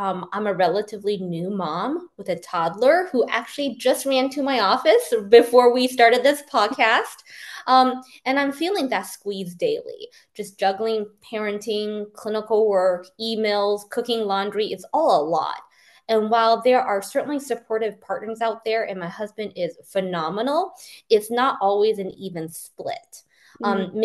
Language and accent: English; Kansas, United States; also born or lived in Missouri; So something cool about me is I grew up in the Midwest, in Kansas and Missouri, but my family is Chinese American and we're immigrants.